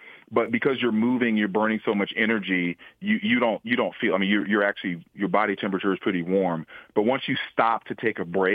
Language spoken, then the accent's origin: English; College Station, Texas, United States; also born or lived in Bryan; I grew up in Bryan College Station, as I mentioned, but we used to get Houston stations